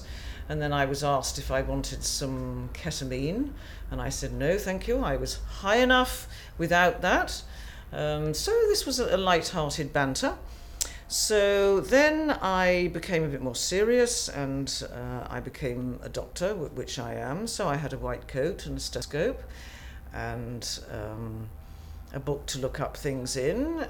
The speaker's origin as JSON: {"language": "English", "town": "Cobham", "region": "South East England", "country": "United Kingdom", "said": "My date of birth is the 15th of April 1950 and I come from Cobham, 29 Twin Oaks."}